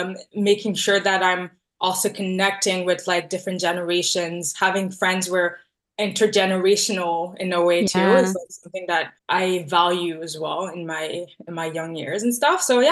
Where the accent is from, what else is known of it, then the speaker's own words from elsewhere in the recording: Tanzania; born there; I wanted to start with me being East African. So I was born in Tanzania. My dad is from Congo. And so I come from this, in quotes, mixed family with, two parents coming from like neighboring countries.